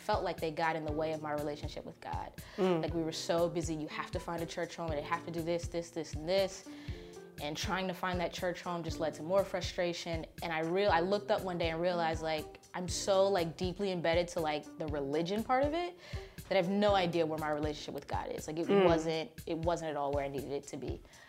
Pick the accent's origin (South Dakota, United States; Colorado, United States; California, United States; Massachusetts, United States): California, United States; But I was raised Baptist in California, so it's a little bit different than